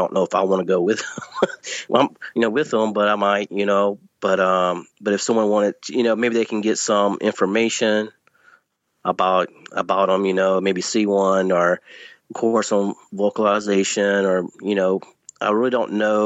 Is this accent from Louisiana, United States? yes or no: yes; Louisiana, United States; whenever I grew up in Northeast Louisiana in a rural area